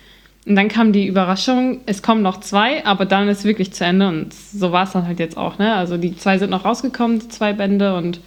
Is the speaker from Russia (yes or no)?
no; North Sea coast, Germany; ich komme von ganz oben, Nordseeküste.